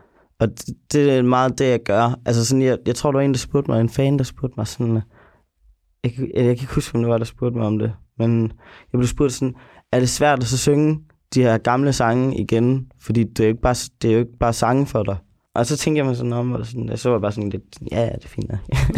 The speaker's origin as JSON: {"language": "Danish", "town": "Vodskov", "region": "North Jutland", "country": "Denmark", "tie": "born or raised there", "said": "Jeg er opvokset i Vodskov."}